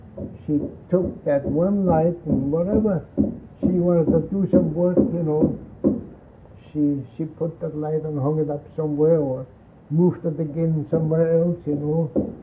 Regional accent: Munich, Bavaria, Germany; English is a second language; now in United States; I come from Munich, and so did she.

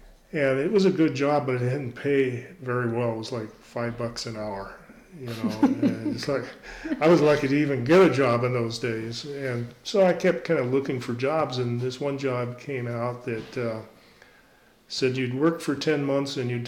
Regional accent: Applewood, Colorado, United States; I was born in Denver, Colorado, and I had a pretty normal, childhood. We lived out in Jefferson County near a golden place called Applewood, and went to Wheat Ridge High School.

